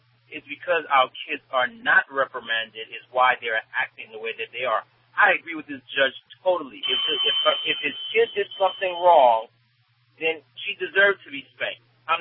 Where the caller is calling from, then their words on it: Atlanta, Georgia, United States; I'm calling from Atlanta